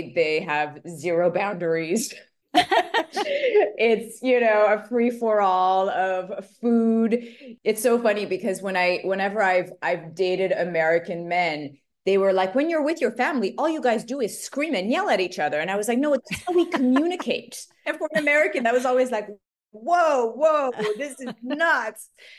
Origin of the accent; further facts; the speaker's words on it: Montreal, Quebec, Canada; Growing up in Montreal was really interesting because you had that sort of Francophone, Anglophone kind of mix.